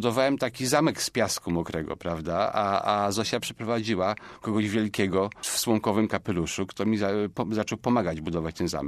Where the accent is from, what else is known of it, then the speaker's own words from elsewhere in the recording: Poznań, Greater Poland Voivodeship, Poland; born there; now in Warsaw, Poland; również urodziłem się w Poznaniu, tak jak Krzysztof. Mam tutaj rodzinę.